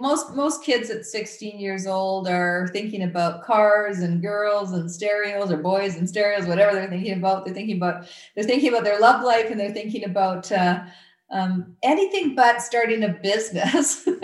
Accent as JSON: {"language": "English", "country": "Canada", "said": "as a Canadian"}